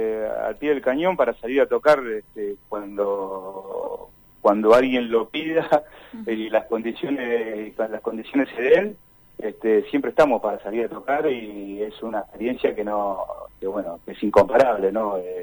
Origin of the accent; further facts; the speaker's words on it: Neuquén, Argentina; y somos acá de Neuquén